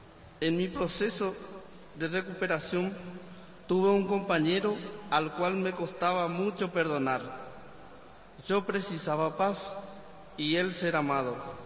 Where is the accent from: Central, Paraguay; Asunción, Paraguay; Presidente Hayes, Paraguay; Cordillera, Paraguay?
Asunción, Paraguay; Y soy de Asunción